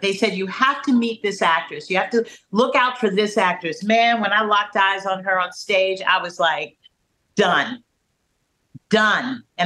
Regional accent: San Francisco, California, United States; And you know, I'm from San Francisco.

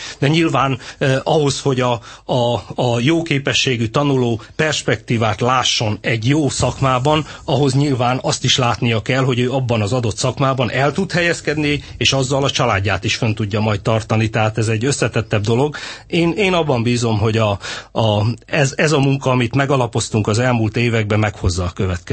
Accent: Szabolcs-Szatmár-Bereg, Hungary; ahonnan én jövök, Szabolcs-Szatmár-Bereg megyéből

